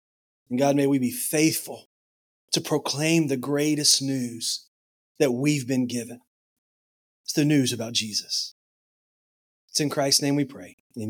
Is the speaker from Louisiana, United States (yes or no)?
yes; Hammond, Louisiana, United States; I grew up in Hammond, born and raised in Hammond. Pastored in Atlanta, Louisiana, which is about an hour north of Alexandria for seven and a half years.